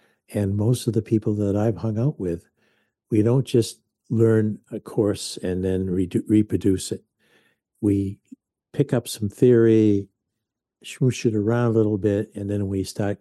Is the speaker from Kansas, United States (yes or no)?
no; Maine, United States; Hey, I grew up in Maine. We only had three last names.